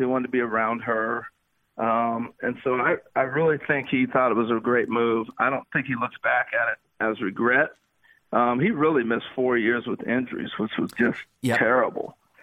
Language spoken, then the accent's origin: English; New York, United States; And I grew up in New York. They saw me make errors. They saw me strike out.